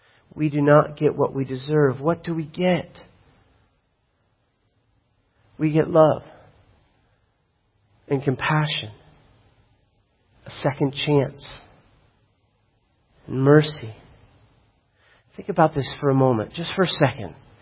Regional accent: Florida, United States; I'm from Florida. You guys know that.

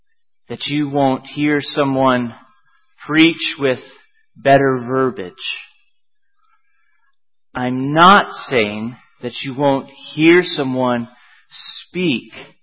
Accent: Roanoke, Virginia, United States; I grew up in Roanoke. I live in the Bible Belt.

